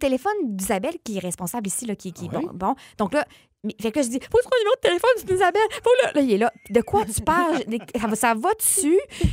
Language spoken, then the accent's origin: French; Quebec City, Quebec, Canada; now in Boucherville, Canada; Et moi, j'habite à Boucherville. La station est à Laval. Et moi, là, je viens de Québec, puis je suis jamais venue de l'autre bord de Montréal.